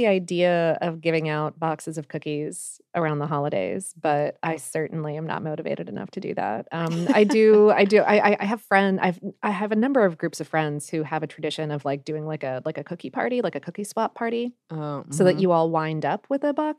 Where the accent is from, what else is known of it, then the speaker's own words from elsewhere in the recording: Pittsburgh, Pennsylvania, United States; now in Columbus, United States; I'm originally from Pittsburgh, and considering the lukewarm reception I've gotten over my cookies in Columbus the past couple of years